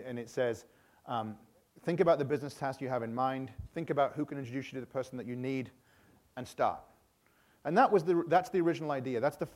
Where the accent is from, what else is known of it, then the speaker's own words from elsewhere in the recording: England, United Kingdom; as a kid growing up in England in the 80s, you think Chicago, you think Ferris Bueller's Day Off.